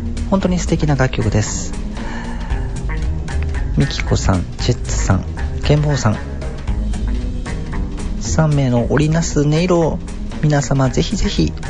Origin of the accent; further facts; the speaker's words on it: Kansai, Japan; やっぱり関西人としてですね、一発かまさないといけないなと思っておりますので